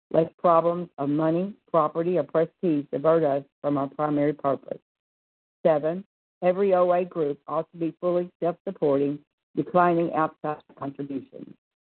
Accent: Pensacola, Florida, United States; I'm from Pensacola, Florida, and I'm a grateful, recovered, compulsive overeater

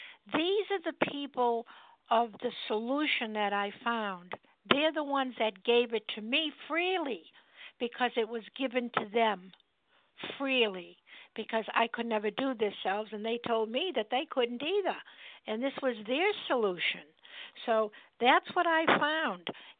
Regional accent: Massachusetts, United States; I'm from Massachusetts.

